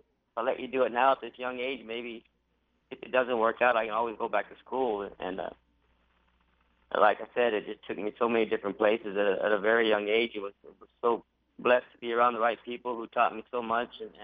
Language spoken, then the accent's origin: English; Dexter, New Mexico, United States; also born or lived in Roswell; I was born in Roswell, in the hospital there in Roswell, but raised in a little town outside of Roswell called Dexter, New Mexico. Just a little farming town.